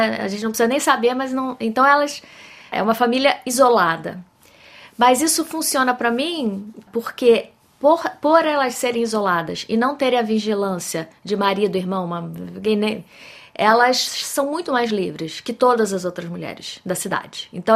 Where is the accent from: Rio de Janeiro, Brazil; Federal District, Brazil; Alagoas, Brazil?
Rio de Janeiro, Brazil; onde eu fui criada, que foi no Rio de Janeiro, um espaço urbano.